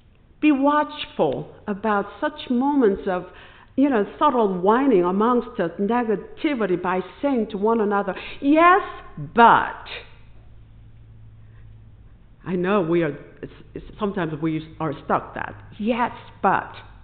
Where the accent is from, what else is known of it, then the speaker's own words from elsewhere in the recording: South Korea; I can't wait to revisit my home country where I discovered Jesus' amazing love for me and dreamed with God and learned to act in bold faith.